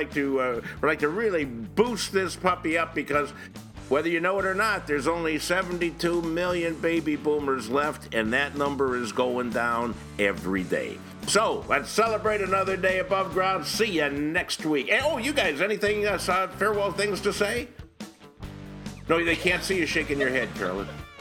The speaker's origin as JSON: {"language": "English", "town": "Cleveland", "region": "Ohio", "country": "United States", "tie": "born or raised there", "said": "Except we grew up in Cleveland, so yeah."}